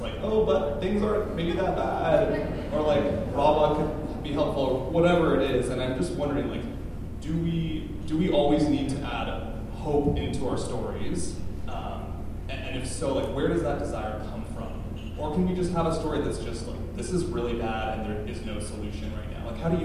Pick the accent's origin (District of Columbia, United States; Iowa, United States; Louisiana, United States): Iowa, United States; I'm from Iowa, and it's the most ecologically transformed state in the country, arguably.